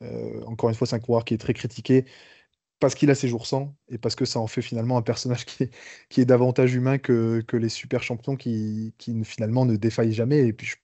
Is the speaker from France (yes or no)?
yes; France; peut-être que vous avez plus d'éléments en tant que Belge que moi en tant que Français